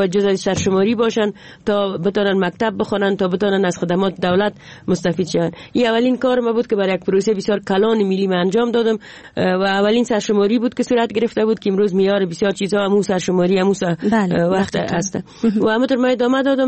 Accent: Afghanistan; born or raised there

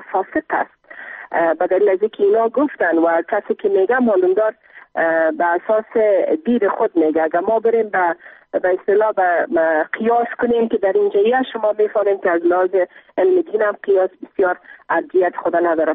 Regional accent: Afghanistan; به عنوان یک افغان درد دیده و یک مادر درد دیده

